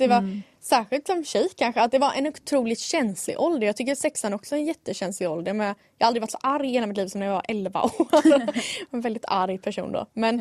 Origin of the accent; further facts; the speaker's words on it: Växjö, Kronoberg County, Sweden; jag är från Växjö och runt om finns massa små orter.